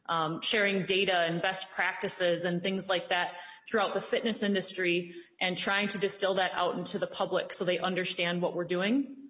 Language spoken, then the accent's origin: English; Red Wing, Minnesota, United States; I'm from Red Wing, Minnesota.